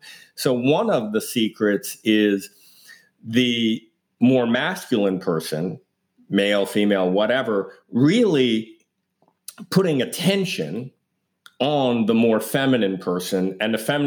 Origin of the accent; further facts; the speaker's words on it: New York, United States; I grew up in Greenwich Village in Manhattan, and our neighbors across the hall were gay.